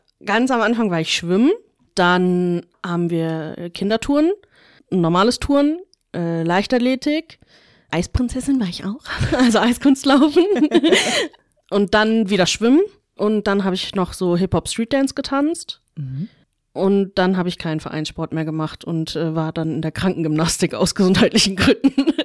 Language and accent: German; Duisburg, North Rhine-Westphalia, Germany; Duisburg ist ja schon eine Großstadt auch, international communities